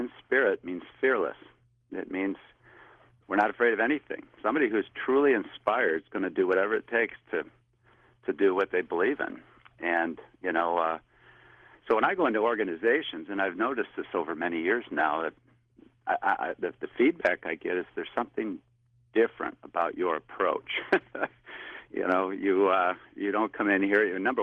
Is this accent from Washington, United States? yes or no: no; Grand Rapids, Michigan, United States; born there; now in Palm Beach, United States; I was born in Grand Rapids, yes. I actually live in Palm Beach, Florida now, but I keep a home here in West Michigan